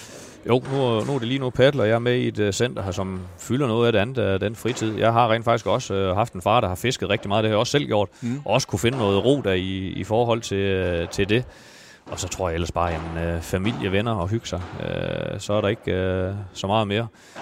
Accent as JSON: {"language": "Danish", "town": "Haverslev", "region": "North Denmark Region", "country": "Denmark", "tie": "born or raised there", "lives_now": "Holstebro, Denmark", "said": "Så jeg har boet herovre i Holstebro nu i 17-18 år, men jeg er nordjyde. Altså jeg har stået som dreng på Aalborg Stadion, Himmerlænding fra Haverslev. 40 km syd for Aalborg, så jeg er nordjyde i hjertet der."}